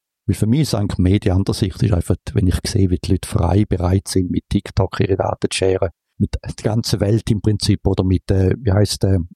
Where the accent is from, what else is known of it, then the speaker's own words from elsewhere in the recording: United States; German is a second language; now in Switzerland; Das kenne ich natürlich nicht als Amerikaner oder Amerikaner-Schweizer.